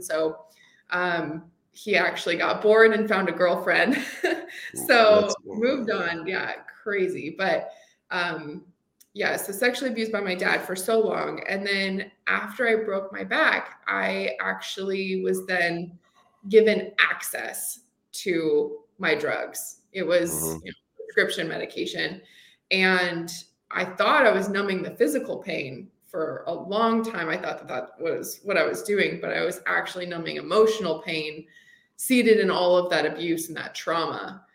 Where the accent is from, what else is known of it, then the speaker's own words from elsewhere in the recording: Washington, United States; Yeah, I grew up in Washington State. So, you know, everybody thinks the green evergreen trees, but I was in the desert part.